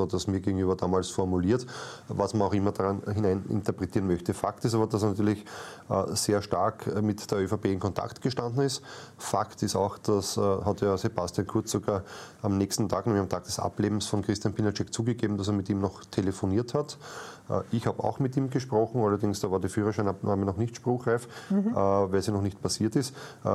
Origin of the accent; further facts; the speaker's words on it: Lower Austria, Austria; sonst kriege ich noch Schimpf als Niederösterreicher.